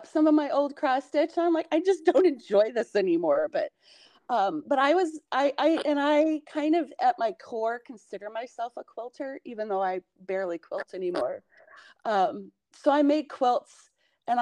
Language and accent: English; Connecticut, United States; also born or lived in Ames, Iowa; I was born in Ames, but then my dad was in the Navy. So when I grew up, I lived a bunch of places, but mostly I grew up in Eastern Connecticut, actually.